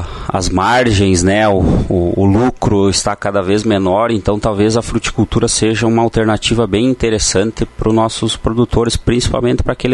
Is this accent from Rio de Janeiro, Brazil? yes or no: no; Tupanci do Sul, Rio Grande do Sul, Brazil; Eu venho de Tupanci do Sul.